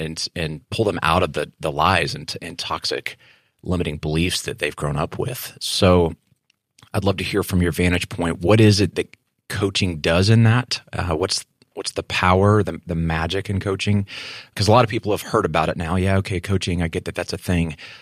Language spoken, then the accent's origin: English; Texas, United States; From West Texas. We don't use that word in West Texas.